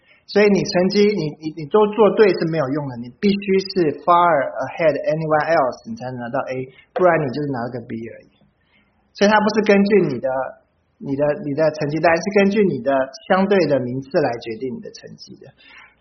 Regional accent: Taiwan; 我是一个外国人，台湾来的。

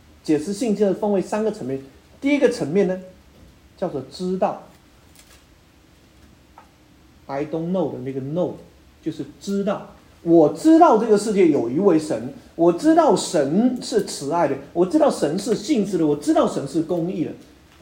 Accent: China; 当然跟我们中国人来思想的无后为大

